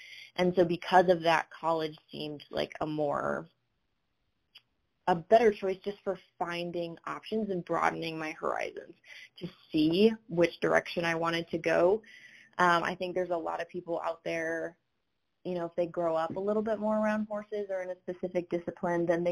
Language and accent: English; Minnesota, United States; now in Ohio, United States; So growing up in Minnesota, The equine industry is there